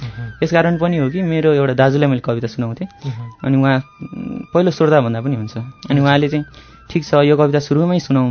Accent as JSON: {"language": "Nepali", "region": "Bagmati", "country": "Nepal", "tie": "born or raised there", "said": "म लगभग 7-8 वर्षको हुँदा मलाई चाहिँ चितवनमा बस्ने भएको भएर भरतपुर सदरमुकाममा"}